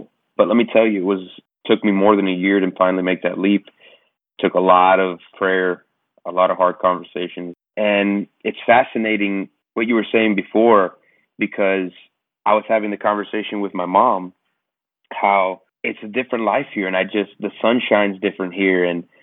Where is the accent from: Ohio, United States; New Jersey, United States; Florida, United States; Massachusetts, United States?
Florida, United States; Miami; now in Nashville, United States; born and raised in Miami all my life. My entire family is here, all my friends here. My whole existence has been surrounded by Miami, Florida. And I made the move to Nashville last year